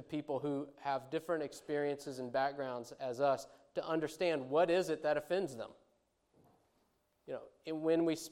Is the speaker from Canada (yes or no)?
no; Arkansas, United States; a person of color from New York City, and I'm from Arkansas